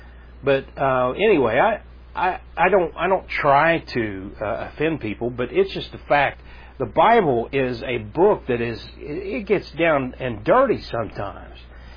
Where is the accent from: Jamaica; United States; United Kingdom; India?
United Kingdom; England; I am English, and I'm going to call on the name of the Lord Jesus.